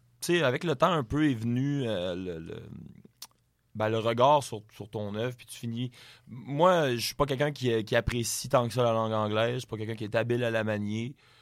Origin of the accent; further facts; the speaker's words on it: Quebec, Canada; je suis un Québécois, je parle français. C'est français ici.